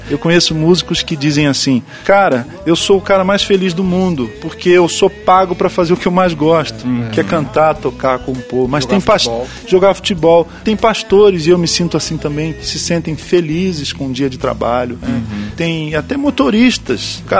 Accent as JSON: {"language": "Portuguese", "region": "Rio de Janeiro", "country": "Brazil", "moved": "yes", "lives_now": "São Paulo, Brazil", "said": "quando vim do Rio de Janeiro para São Paulo para trabalhar com uma igreja aqui no ABC"}